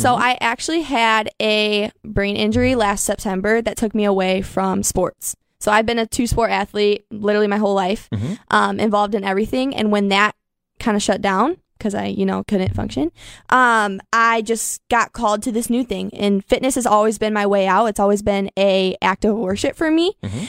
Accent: Delta, Ohio, United States; I guess the first 10 years of my life, I was in Delta. So I mean, a huge hike from Wauseon

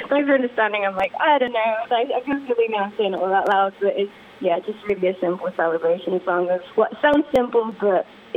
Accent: Coventry, West Midlands, United Kingdom; I'm a girl from Coventry, England that wanted to be a hairdresser

